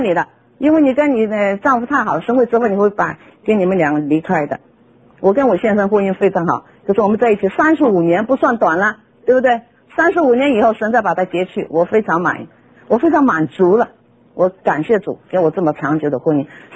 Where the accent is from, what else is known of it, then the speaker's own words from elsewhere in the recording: China; 不像我们中国人啊，我们中国出版商，我们出了一本书半天都卖不出去